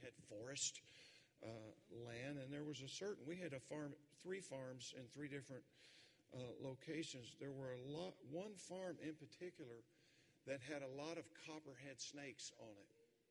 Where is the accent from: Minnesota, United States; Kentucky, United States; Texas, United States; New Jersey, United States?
Kentucky, United States; also born or lived in Arizona; Well, most of you know I'm from Kentucky.